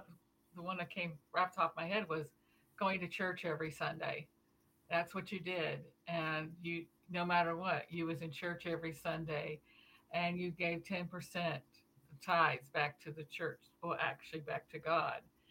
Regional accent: Midwest, United States; now in Kansas, United States; You know, I was raised in the Midwest, and I've just been in Southwest Kansas little over 20 years.

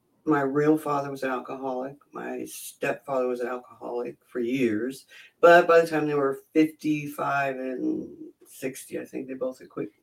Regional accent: San Pablo, California, United States; San Pablo, California.

